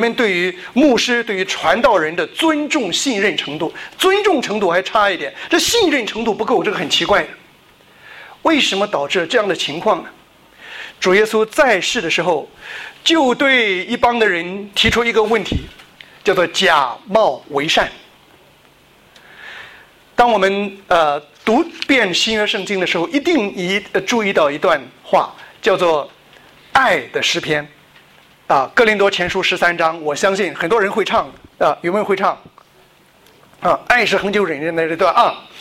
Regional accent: China; now in Australia; 我们原来在中国的时候，我们说我们叫游击队啊

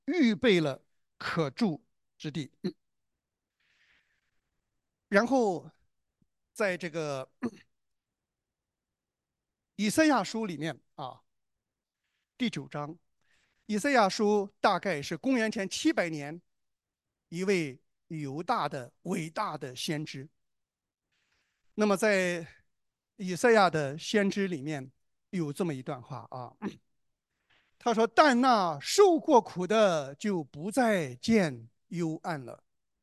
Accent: Shandong, China; 我是山东人啊，小的时候生活在沂蒙山区和泰山山区的中间的那一块地方啊

